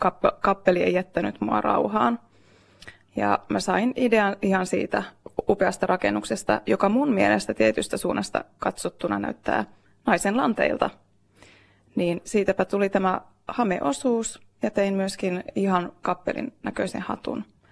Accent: Kuopio, North Savo, Finland; now in Helsinki, Finland; Ei, mä oon Kuopiosta kotoisin. Sitten mä oon vuosien varrella muuttanut kohti etelää. Ja reilu 10 vuotta sitten Helsinkiin.

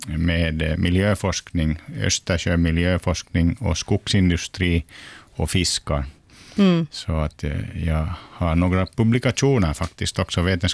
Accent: Karis, Uusimaa, Finland; accent: Karis dialect; ni kanske hör lite på min dialekt att den sitter kvar, den här Karis-dialekten, så jag är född och uppvuxen i Karis. Lilla staden Karis, 8000 invånare i Västra Nyland. Mm. 66 föddes jag där

